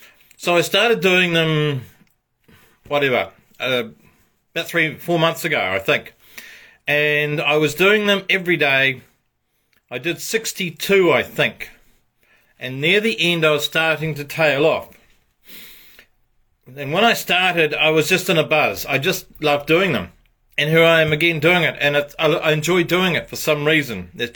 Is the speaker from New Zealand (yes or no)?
yes; New Zealand; moved away as an adult; now in Australia; I came from New Zealand to Australia